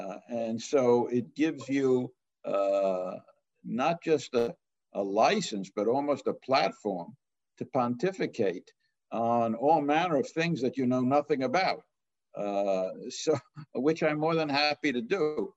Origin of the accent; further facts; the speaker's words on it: United States; For example, I, as all American Nobel laureates do, went to the White House just before we went to Stockholm to receive our prizes in December.